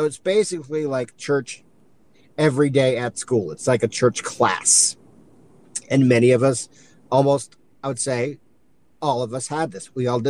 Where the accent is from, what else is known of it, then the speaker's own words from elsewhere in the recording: Utah, United States; So I'm from Utah. It's where I am now.